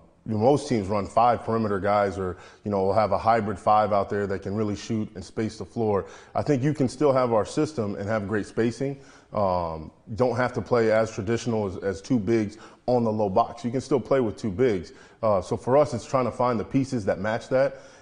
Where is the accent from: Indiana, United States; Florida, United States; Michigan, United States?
Indiana, United States; because, you know, I'm from Indiana. I always felt like I was gonna go to Indiana.